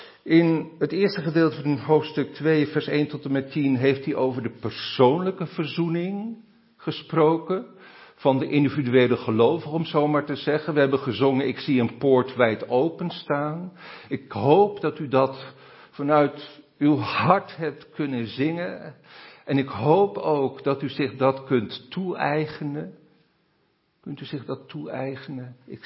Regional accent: Netherlands; He, wij als Nederlanders zijn kaaskoppen, we spreken over Amerikanen als Yankees, de Duitsers hebben ook een naam.

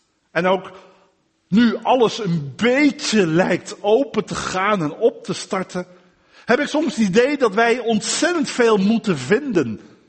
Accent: Dordrecht, South Holland, Netherlands; Ik ben een Dordtenaar

